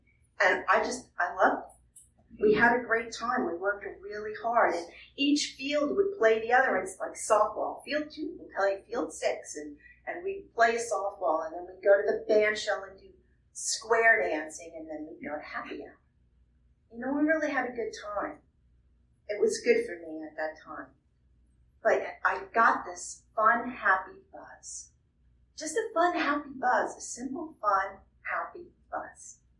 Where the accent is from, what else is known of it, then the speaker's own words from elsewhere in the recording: New York, United States; I grew up on Long Island.